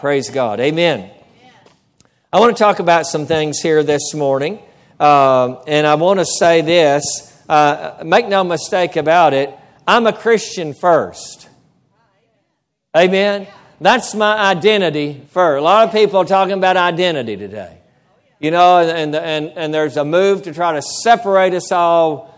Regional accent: United States; But I'm also an American.

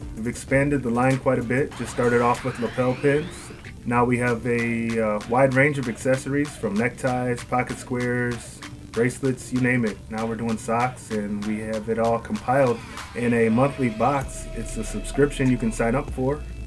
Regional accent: Connecticut, United States; My background, I was raised in Connecticut on the East Coast, so that's a lot of the influence for me. I am a second generation American

